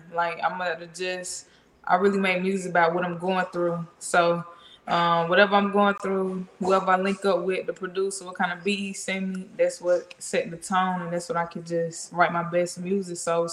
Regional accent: Anderson, South Carolina, United States; Okay, so I'm from Anderson, South Carolina.

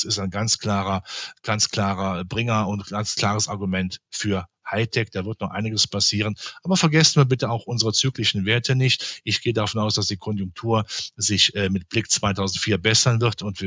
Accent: Rhineland, Germany; ein Haus in meiner Heimat im Rheinland

